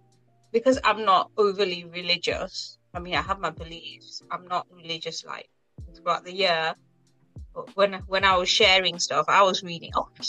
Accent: England, United Kingdom; born there; Because obviously I'm Indian, but I was born here in England.

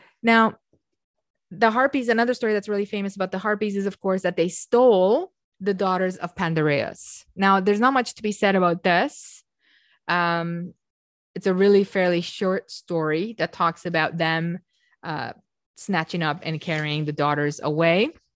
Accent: Romania; as some of you know, I'm Romanian. I come from Eastern Europe. And in Eastern Europe, we have this sort of Slavic tales

